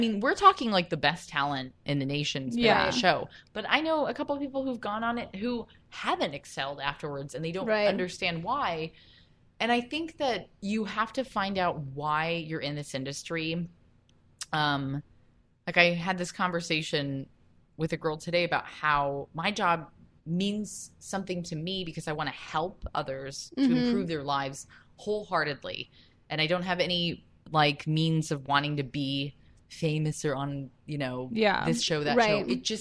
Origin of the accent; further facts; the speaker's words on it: San Diego, California, United States; I am like Richard Lee's now moved to my hometown in San Diego.